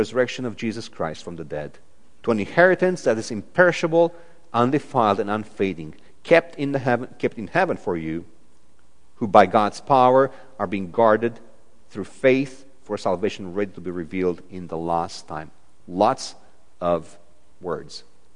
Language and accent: English; Romania; English is a second language; I'm from Romania, so we have lots of dogs in the streets